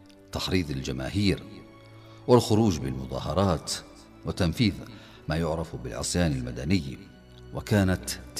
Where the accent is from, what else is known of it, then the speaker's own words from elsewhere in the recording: Palestine; لاحتلال بلادي فلسطين